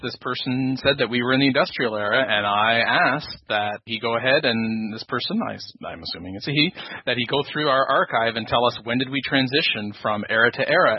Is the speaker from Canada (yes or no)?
yes; Canada; Whoa, I'm Canadian.